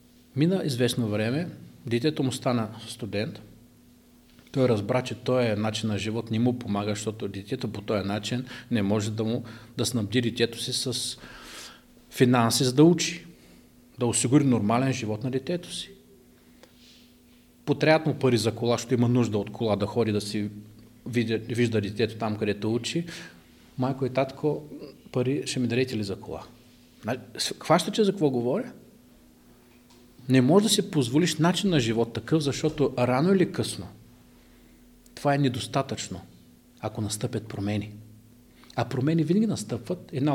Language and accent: Bulgarian; Kazanlak, Stara Zagora Province, Bulgaria; Аз идвам от Казанлък, не е супер големия град.